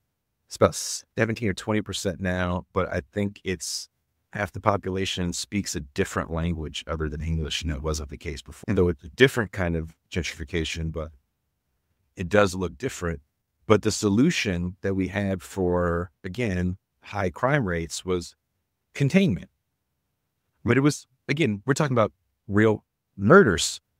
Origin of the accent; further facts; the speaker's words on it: Richmond, California, United States; It was, first of all, it was scary growing up in the 90s in the Bay. I'm from Richmond, California, which was a bad neighborhood.